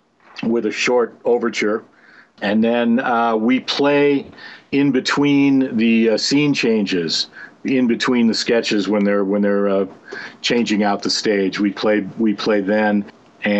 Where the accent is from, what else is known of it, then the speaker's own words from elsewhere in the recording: Oconomowoc, Wisconsin, United States; I grew up in Oconomowoc, Wisconsin, which is between Milwaukee and Madison.